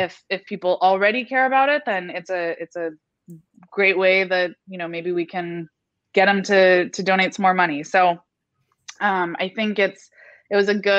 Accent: California, United States; And I grew up in Northern California, and I think what I absorbed out of history lessons in my school

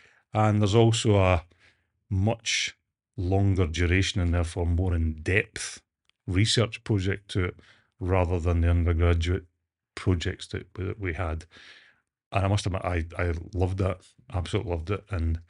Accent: Scotland, United Kingdom; as by my accent, I'm from a different system north of the border in Scotland.

